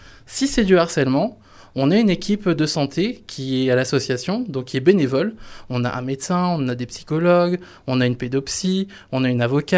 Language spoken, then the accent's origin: French; Centre-Val de Loire, France; born there; Parce que je suis né dans le Loir-et-Cher, donc je voulais vraiment me concentrer sur là où je suis né